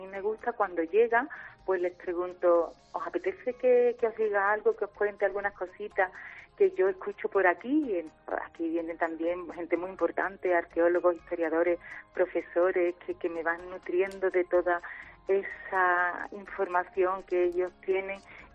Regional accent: Mairena del Aljarafe, Andalusia, Spain; Yo soy de Mairena del Aljarafe

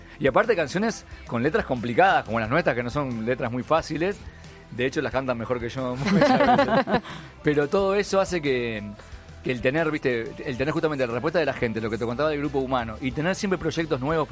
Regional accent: Uruguay; Que igual Uruguay, somos muy pocos uruguayos en el mundo, somos un barrio de Madrid en total

